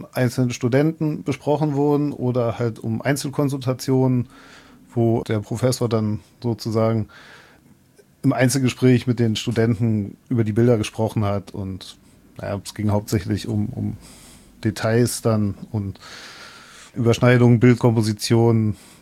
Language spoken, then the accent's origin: German; Berlin, Germany; Naja, also ich bin ja aus Berlin übergesiedelt